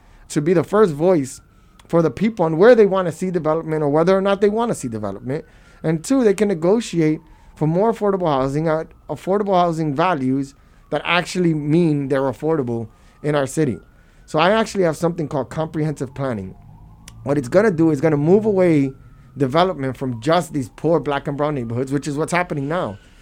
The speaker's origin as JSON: {"language": "English", "town": "Brooklyn", "region": "New York", "country": "United States", "tie": "born or raised there", "said": "growing up in Williamsburg, I would have never thought that I would be in a position that I am now to be able to represent the entire borough of Brooklyn."}